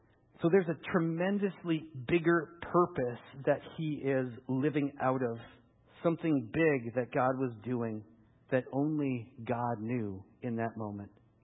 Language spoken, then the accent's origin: English; Lethbridge, Alberta, Canada; I grew up in Lethbridge, 100 kilometer winds, dry coulees, wildfire.